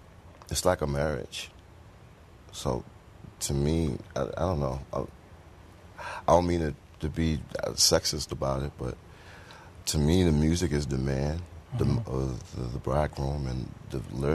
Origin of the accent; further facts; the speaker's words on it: Richmond, Virginia, United States; I grew up in South Side of Richmond.